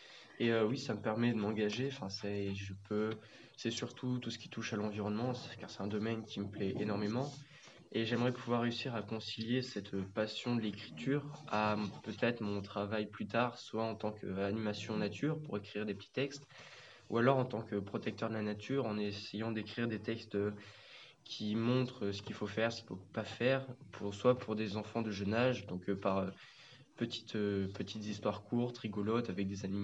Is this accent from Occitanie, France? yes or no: no; Limoges, Nouvelle-Aquitaine, France; J'ai 16 ans et je viens de Limoges.